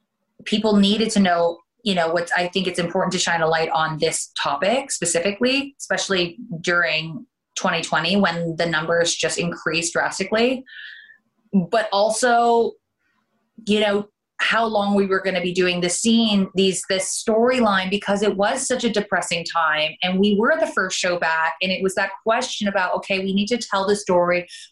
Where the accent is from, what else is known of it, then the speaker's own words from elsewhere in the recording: Canada; accent: Canadian; Dawn loves to bust me because my Canadian accent will come out.